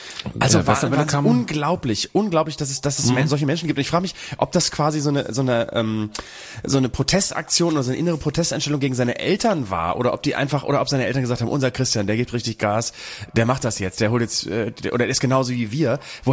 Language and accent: German; Bremen, Germany; in Bremen Fegesack, wo ich herkomme